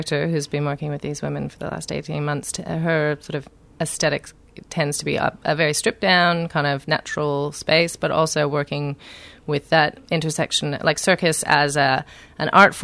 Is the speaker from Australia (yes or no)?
no; Canada; I'm Canadian, so she's high up on my ranks, really.